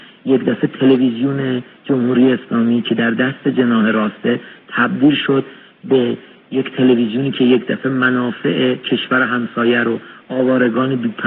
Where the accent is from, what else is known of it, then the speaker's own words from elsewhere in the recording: Iran; این برای من به شخص شرم‌آوره به عنوان یک ایرانی